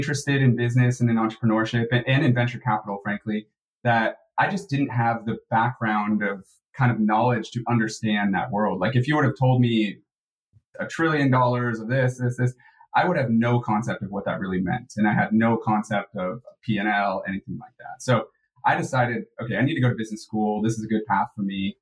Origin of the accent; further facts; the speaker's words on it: Los Angeles, California, United States; Yeah, one of the proud few born and raised in LA, not a transplant. I grew up in the Valley, which is about 20 minutes from the city center.